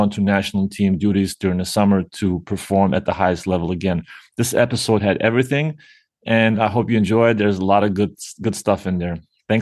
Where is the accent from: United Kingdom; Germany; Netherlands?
Germany; You know, I grew up in Germany. Everything was, you know, by the book.